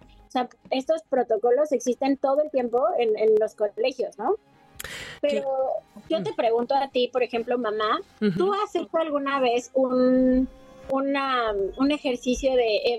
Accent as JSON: {"language": "Spanish", "region": "Mexico City", "country": "Mexico", "said": "Yo, como saben, soy de la Ciudad de México."}